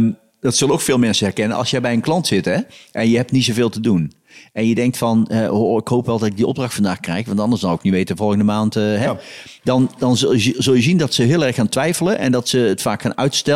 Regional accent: Oisterwijk, North Brabant, Netherlands; ik kom dus uit Oosterwijk en ik ben echt zo'n schaap wat zich laat slachten.

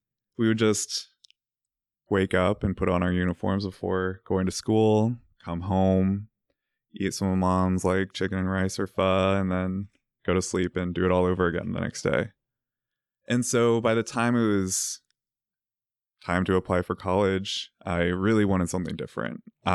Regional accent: Virginia, United States; All right, so I'm from Virginia, raised by religious parents, and I went to this small, tiny Catholic school.

